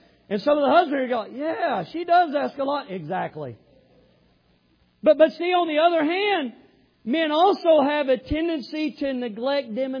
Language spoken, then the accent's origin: English; the South, United States; accent: southern; and I had my southern accent, and we started talking about sweet tea